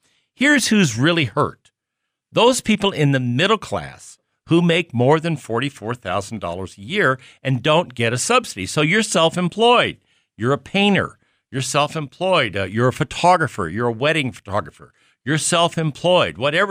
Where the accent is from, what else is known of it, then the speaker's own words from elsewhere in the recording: Kansas City, Missouri, United States; Kansas City, where this broadcast originates from, one of our 140-some markets around the country, but my hometown